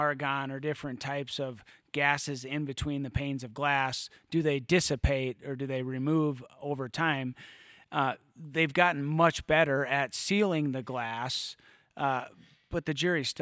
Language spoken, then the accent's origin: English; Denver, Colorado, United States; in my hometown, the 303 Denver, Colorado.